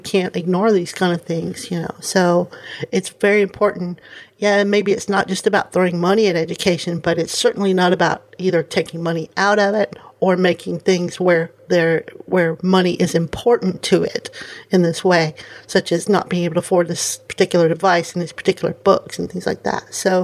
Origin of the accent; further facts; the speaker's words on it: United States; But as an American, I'm totally in some more of someone like Amazon's camp